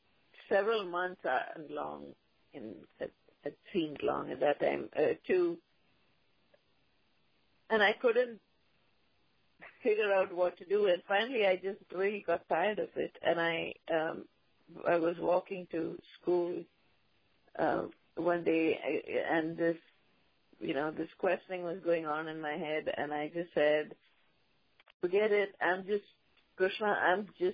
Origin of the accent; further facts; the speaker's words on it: India; And growing up in India, of course, you grow up surrounded by the mythology, and you grow up hearing the stories. I didn't actually grow up in a very religious household, so it was not a very ritualistic upbringing.